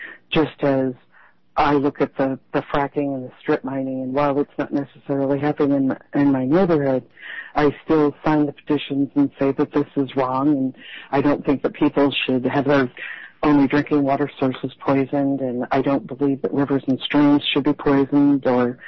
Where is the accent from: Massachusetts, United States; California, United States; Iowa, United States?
Iowa, United States; also born or lived in Chicago / New York City; I am not from here. I was originally from Northeast Iowa. I lived in Chicago for 12 years. I lived in New York City for 18 years.